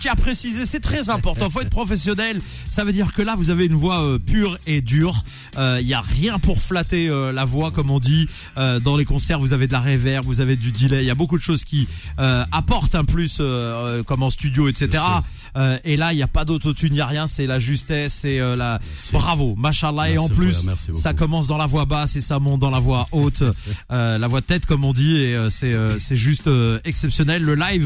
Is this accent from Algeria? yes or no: yes; Algeria; je suis algérien